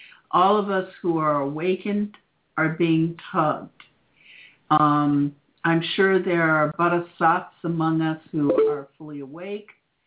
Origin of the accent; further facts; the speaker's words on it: Florida, United States; I grew up in South Florida. Me and the cow patties are right next door. We used to go mushroom picking.